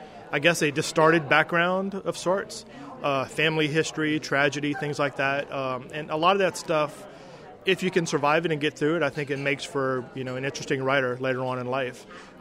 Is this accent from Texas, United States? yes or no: no; Thibodaux, Louisiana, United States; Originally in Thibodaux. I was born and raised in Thibodaux, and that's kind of where I initially got started. Moved here for college.